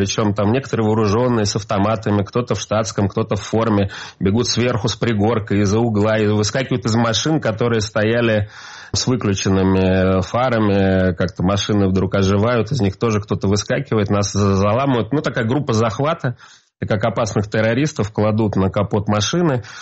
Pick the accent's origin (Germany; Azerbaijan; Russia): Russia; Moscow; я москвич, в Москве зарегистрирован.